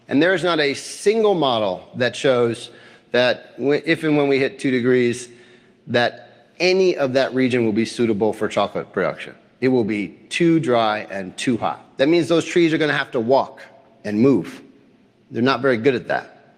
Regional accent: Chicago, Illinois, United States; I'm from Chicago. Like 2 degrees warming, that sounds good.

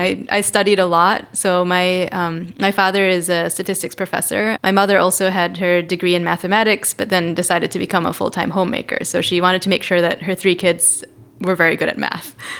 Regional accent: Madison, Wisconsin, United States; also born or lived in New York City; Well, when people ask me where I'm from, I say Madison, Wisconsin, because it's easier to say that. In reality, I was born near New York City.

